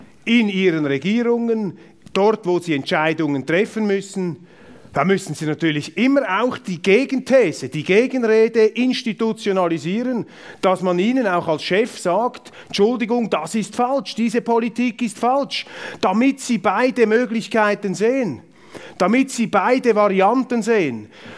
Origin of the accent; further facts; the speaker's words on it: Zurich, Switzerland; Ich bin Zürcher mit Migrationshintergrund.